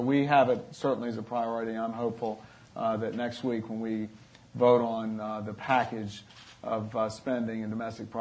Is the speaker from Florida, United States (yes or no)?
no; Virginia, United States; Ross, I would add as well, I'm from Virginia, and those of us from Virginia in here know we don't have teacher's unions.